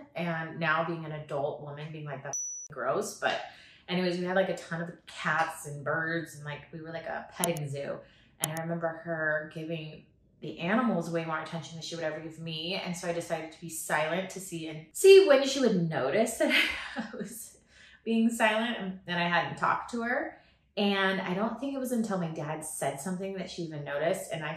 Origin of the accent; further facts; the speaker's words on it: Newport Beach, California, United States; So I grew up in Newport Beach, California. My parents actually were neighbors and grew up together.